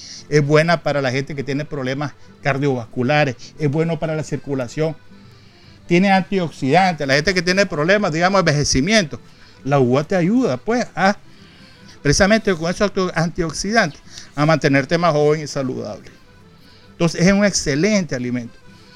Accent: León, Nicaragua; yo me acuerdo cuando era chaval en León, en el Parque Central de León

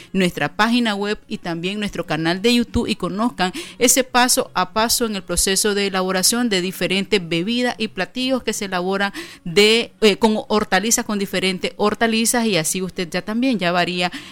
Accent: Nicaragua; los nicaragüenses somos bendecidos

